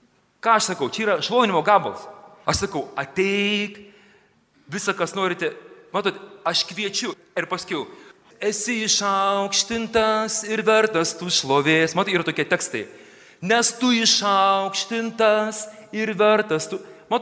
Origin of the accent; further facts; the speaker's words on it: Šiauliai, Šiauliai County, Lithuania; aš matau, esu iš Šiaulių